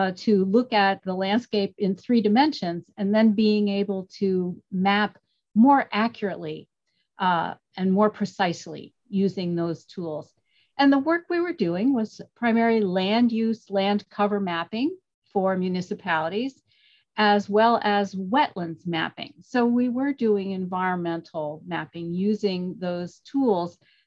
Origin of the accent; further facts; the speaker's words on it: New York City, New York, United States; I grew up in New York City, but we spent a lot of time outdoors, not only in the garden, but going to the parks, going to the beach